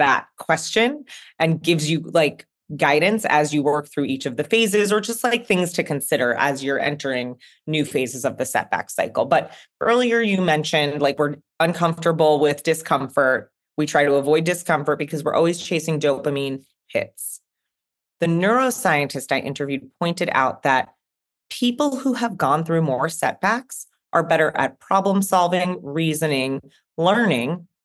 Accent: New York, United States; I'm from Long Island, and not like the super nice part.

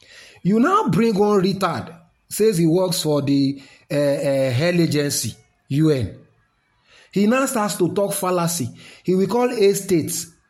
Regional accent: Nigeria; So as a Nigerian that I am, as an African exactly, everybody must work with their consciousness, their sense.

